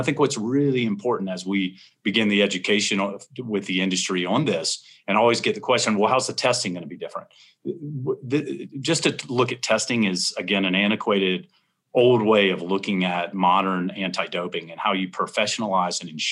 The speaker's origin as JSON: {"language": "English", "town": "Jacksonville", "region": "Florida", "country": "United States", "tie": "born or raised there", "said": "I grew up in Jacksonville, Florida, and pretty close to Ocala, Florida."}